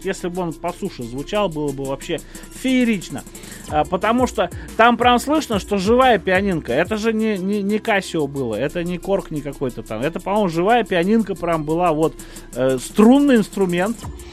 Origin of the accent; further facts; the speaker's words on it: Moscow, Russia; я как основной москвич могу утверждать точно